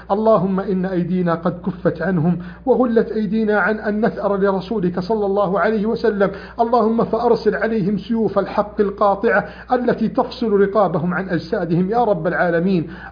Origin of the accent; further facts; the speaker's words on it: Egypt; بلدنا مصر